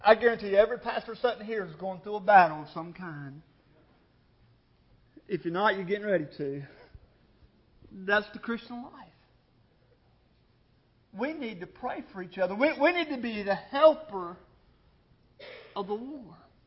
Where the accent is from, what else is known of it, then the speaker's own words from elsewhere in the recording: Virginia, United States; There's times that I know there's a little lady in the church that I grew up in there in Virginia.